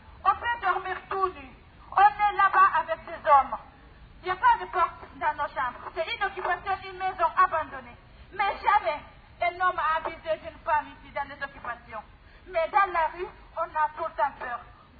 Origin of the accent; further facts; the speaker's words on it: Guinea; je suis de Guinée-Conakry, je fais partie des collectifs de femmes